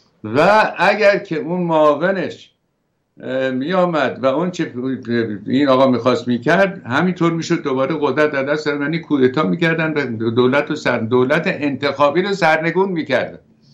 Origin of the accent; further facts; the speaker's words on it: Iran; گفت کجایی هستی؟ گفتم ایرانی هستم.